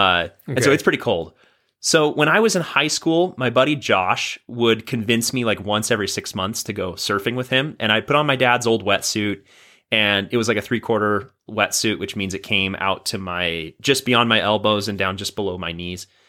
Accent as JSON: {"language": "English", "region": "Oregon", "country": "United States", "tie": "born or raised there", "said": "So I grew up on the Oregon coast, and the water there is like 55 degrees year round."}